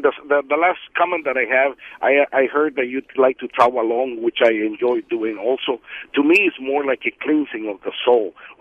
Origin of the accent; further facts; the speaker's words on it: Guatemala; let me start by saying that I'm originally from Guatemala